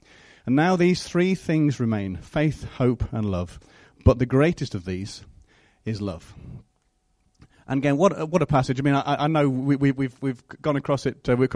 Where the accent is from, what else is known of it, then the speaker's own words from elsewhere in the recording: United Kingdom; First of all, we're British.